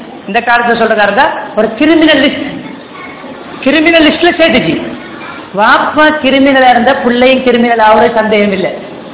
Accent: Sri Lanka; நாங்க இந்த நாட்டுல பிறந்து வளர்ந்தாலும், எங்கட நாட்டு பிரஜைகளை நாங்க இருந்தாலும்

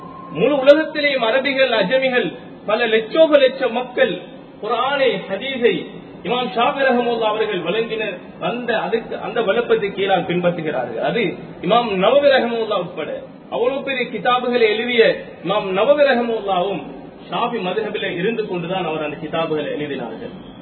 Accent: Sri Lanka; நான் சொன்ன, நான் இலங்கையை சேர்ந்தவர்

